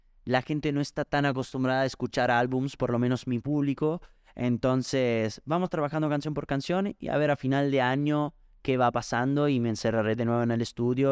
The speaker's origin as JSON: {"language": "Spanish", "country": "Italy", "second_language": "Spanish", "said": "perdón, porque a veces con algunas palabras como que, siendo italiano, como que no la sé."}